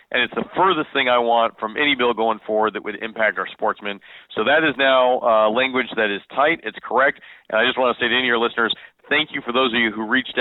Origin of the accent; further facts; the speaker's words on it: Altoona, Iowa, United States; They're going to be in my hometown of Altoona, Iowa.